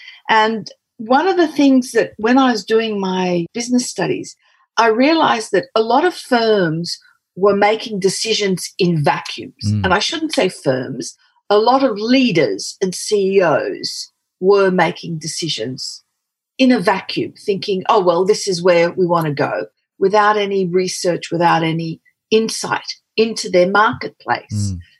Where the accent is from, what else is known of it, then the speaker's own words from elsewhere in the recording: Australia; also born or lived in Casablanca, Morocco; I'm from a migrant family. I was born in Casablanca, Morocco, and we came up to Australia in the late 1950s, very late 1950s. Yeah. And I went to school here, educated, but I've also lived overseas quite a bit.